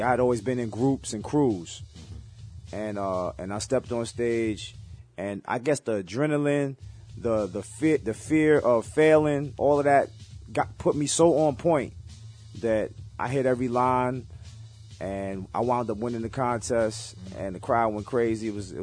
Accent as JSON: {"language": "English", "town": "Brooklyn", "region": "New York", "country": "United States", "tie": "born or raised there", "said": "I mean, like for me, coming from Brownsville, I grew up in Brownsville, so, you know, that was a long bus ride."}